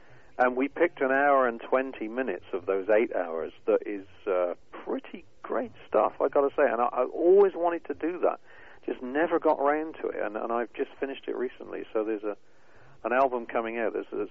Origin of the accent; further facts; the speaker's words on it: England, United Kingdom; I'm typically English, you know, bad teeth, and I collect stuff.